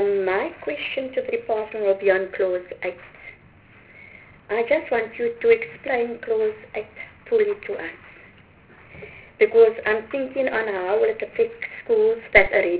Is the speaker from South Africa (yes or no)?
yes; Eastern Cape, South Africa; Because I'm from the Eastern Cape, and I think we could not make, as a government, we couldn't, you know, borrow money.